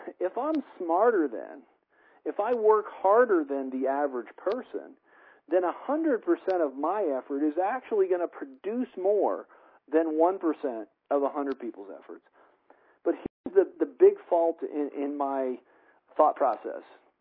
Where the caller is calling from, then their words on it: Colorado, United States; I am calling in from Colorado here this evening